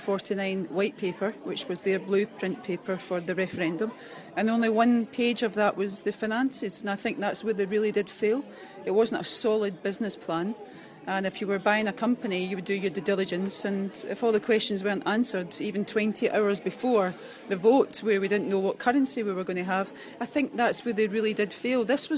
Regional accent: Glasgow, Scotland, United Kingdom; You know, Scotland, Glasgow's my hometown.

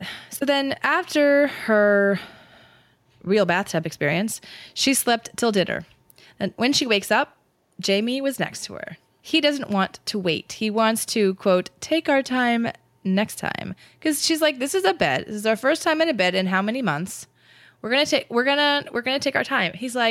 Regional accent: California, United States; I come from California where it's like, oh, my God.

